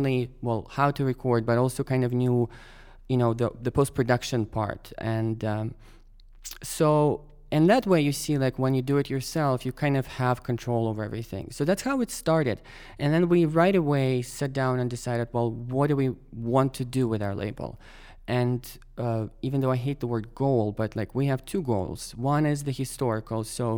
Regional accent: Moscow, Russia; even though we're both from Moscow.

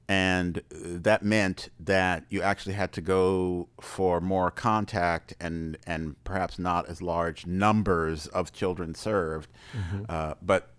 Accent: Washington, District of Columbia, United States; I mean, I grew up in Washington, D.C., and so the nexus between art and politics was always really important

